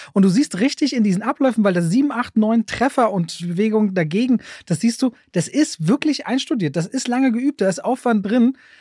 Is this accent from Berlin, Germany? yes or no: yes; Berlin, Germany; Als Berliner darfst du bei dem Film überhaupt nicht hingucken